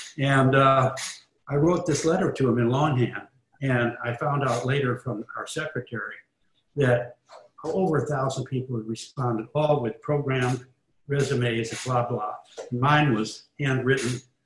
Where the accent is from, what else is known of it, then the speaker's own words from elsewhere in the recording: Midwest, United States; I'd come from the outside and I wasn't in the Northeast. I came from the Midwest.